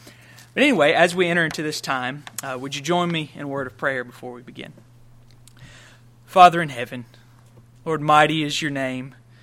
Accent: Grand Bay, Alabama, United States; I'm from Grand Bay, Alabama, which is about 40 miles to the east of here.

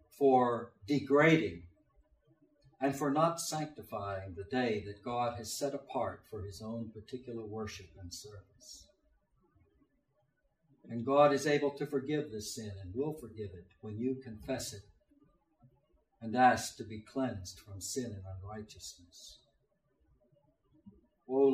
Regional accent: Reedsville, United States; I was brought up over here in Reedsville

